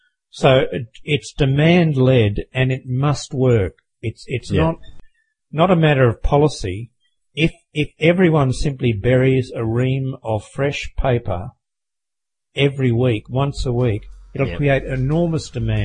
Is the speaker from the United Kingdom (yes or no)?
no; Australia; I'm an Australian. I'm proud of my Australian culture